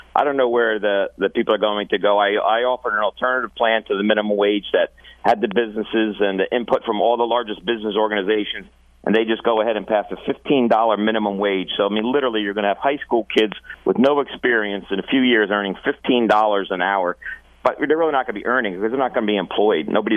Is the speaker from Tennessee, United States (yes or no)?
no; New Jersey, United States; Luckily, I come from Sussex County where we get a lot of snow